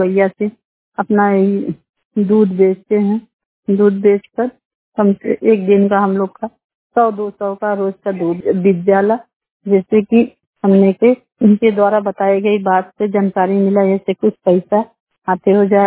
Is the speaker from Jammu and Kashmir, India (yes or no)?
no; Narayanpur, Uttar Pradesh, India; हम नारायणपुर समुआ बाजार जिला मिर्जापुर बझवा ब्लॉक का रहने वाली हूँ।